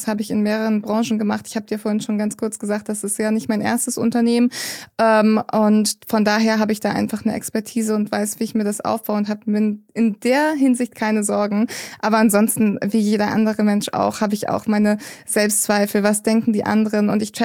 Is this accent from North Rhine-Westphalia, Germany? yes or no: no; Kiel, Schleswig-Holstein, Germany; 28 Jahre jung. Ich komme aus Kiel, komme auch gebürtig dort her und werde jetzt in Zukunft mehr in Portugal sein als in Kiel.